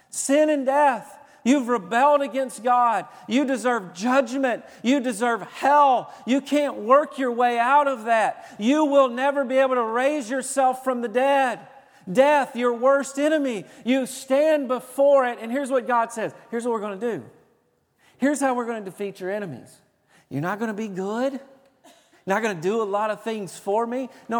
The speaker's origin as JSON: {"language": "English", "region": "Tennessee", "country": "United States", "said": "told you I was from Tennessee."}